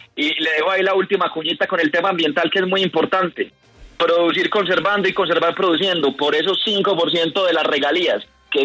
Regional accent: Medellín, Antioquia, Colombia; yo nací, me crié, estudié en Medellín. Viví en Medellín por cerca de 20 años, soy de familia antioqueña tanto por el lado paterno como por el lado materno. Mis papás viven en Medellín.

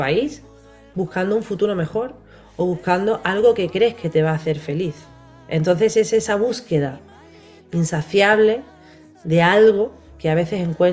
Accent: Málaga, Andalusia, Spain; now in Madrid, Spain; yo voy a Málaga, yo soy de Málaga, vivo en Madrid.

